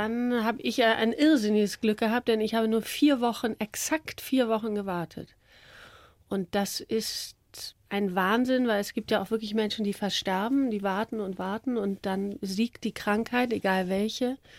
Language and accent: German; Hamburg, Germany; ich bin ja Hamburgerin, Norddeutsche, und das ist mir sehr nah, irgendwie, so diese Mentalität.